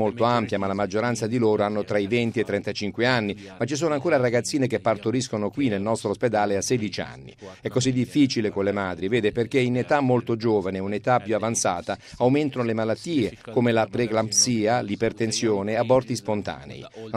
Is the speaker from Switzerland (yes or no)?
no; Bethlehem, West Bank, Palestine; io vengo da Betlemme e sono cristiano